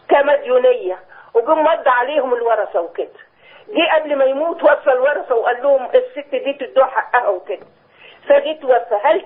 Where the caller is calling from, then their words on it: Cairo, Cairo Governorate, Egypt; من القاهرة